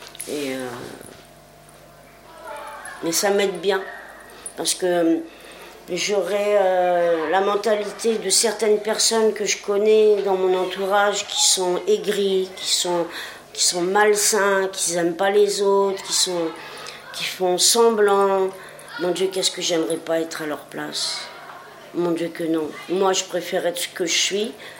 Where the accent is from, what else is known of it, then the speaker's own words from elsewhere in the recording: Sens, Bourgogne-Franche-Comté, France; Alors, moi, je suis originaire de Sens, la Bourgogne, Lyon, 89. À Sens, S-E-N-S.